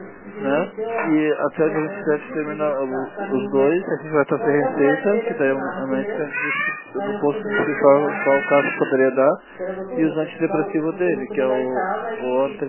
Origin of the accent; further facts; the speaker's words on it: Rio Grande do Sul, Brazil; moved away; Não, que a gente viemos do Rio Grande do Sul e pegamos tudo mais gente.